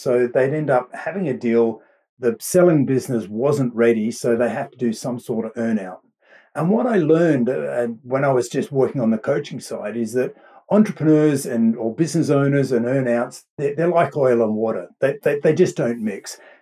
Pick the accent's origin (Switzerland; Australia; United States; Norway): Australia; accent: mild Australian; now in United Kingdom; I'm actually an Aussie, born and bred, spent most of my life there, but I've been living in the UK for the last nearly 20 years. So, it's a pretty mild Aussie accent